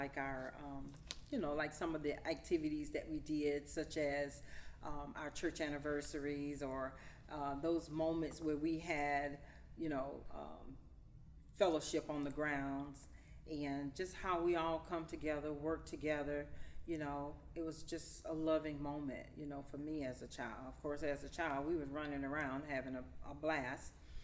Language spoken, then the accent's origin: English; Valdosta, Georgia, United States; also born or lived in Newark; I was born in Essex County, Newark, New Jersey. And I came here to Valdosta when I was about 8 months old. So I've been here ever since.